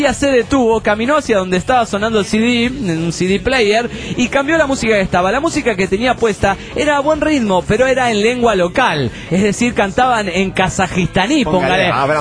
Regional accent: El Salvador; Yo le dije, soy del Salvador, cuna de valientes. Y ella dice, yo pensaba que de Puerto Rico.

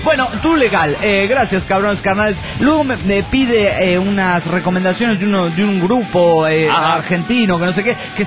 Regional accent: Ibarra, Imbabura, Ecuador; de Ibarra, Ecuador.

